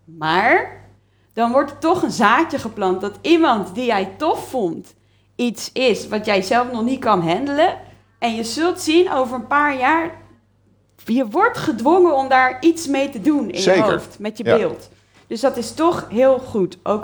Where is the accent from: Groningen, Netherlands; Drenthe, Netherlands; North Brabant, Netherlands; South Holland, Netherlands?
South Holland, Netherlands; Leiden; In Leiden.